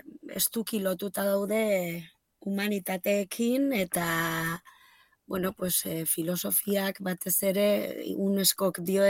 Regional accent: Lakuntza, Navarre, Spain; jatorriz lakuntzakoa

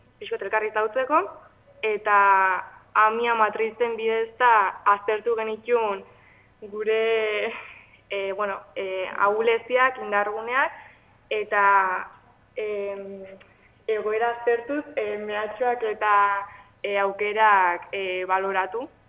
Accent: Doneztebe, Navarre, Spain; emedetzi urte txut, Donezukoa naiz

